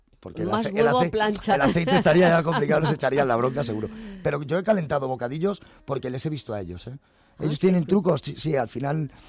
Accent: Colmenarejo, Community of Madrid, Spain; somos de Colmenarejo, un pueblo muy señalado

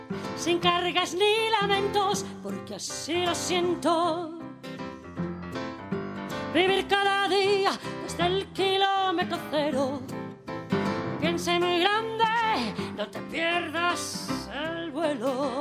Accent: Barcelona, Catalonia, Spain; moved away as an adult; now in Madrid, Spain; Yo soy una mujer de Barcelona, hace 10 años que estoy en Madrid

